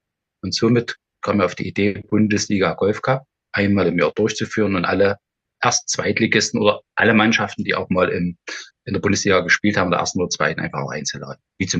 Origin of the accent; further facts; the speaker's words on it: Saxony, Germany; Ja, ich stamme aus dem Erzgebirge und bei uns im Erzgebirge, viele wundern sich dann immer